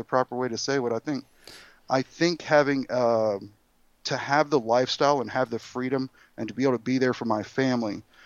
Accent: Alabama, United States; I'm from South Alabama. So like my family, they were farmers, but they were also merchants.

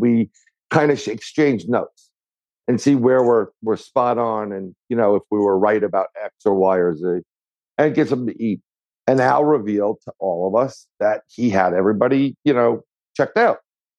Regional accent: Bronx, New York, United States; I got lucky because I'm born and raised in the Bronx.

